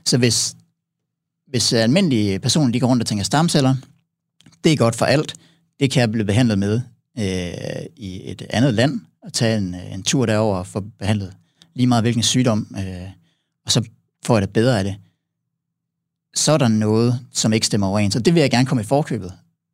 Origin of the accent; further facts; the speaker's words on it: Herning, Central Denmark Region, Denmark; Jeg er fra Herning oprindeligt.